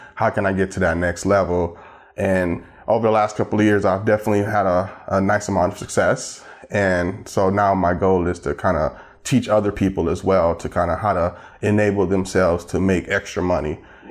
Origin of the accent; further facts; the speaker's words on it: Flint, Michigan, United States; now in Atlanta, United States; I come traditionally from a very, very poor family. I'm from Flint, Michigan, and I moved to Atlanta, Georgia about 10 or 11 years ago.